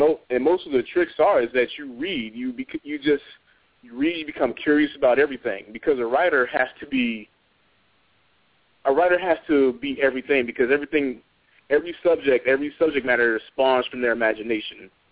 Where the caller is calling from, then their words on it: Chicago, Illinois, United States; But I'm calling from Chicago, Illinois.